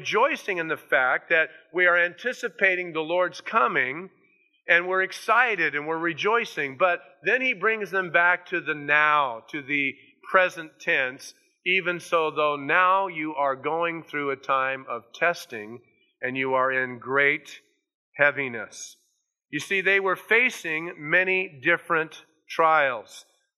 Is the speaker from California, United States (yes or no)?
yes; California, United States; I'm from California, you know.